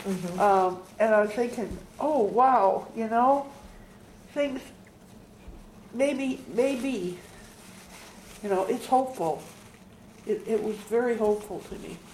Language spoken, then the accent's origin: English; Richardson, Texas, United States; I'm from Richardson.